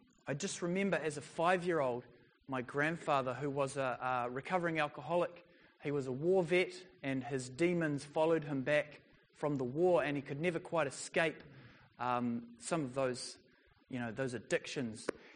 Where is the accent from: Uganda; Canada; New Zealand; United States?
New Zealand; Auckland; So growing up on the North Shore of Auckland, not many of my friends shared a room with their grandfather.